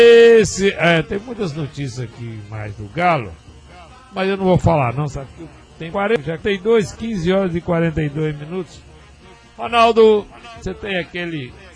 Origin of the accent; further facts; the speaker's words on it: Minas Gerais, Brazil; Ô, gente, eu não vou torcer contra, não, porque eu sou mineiro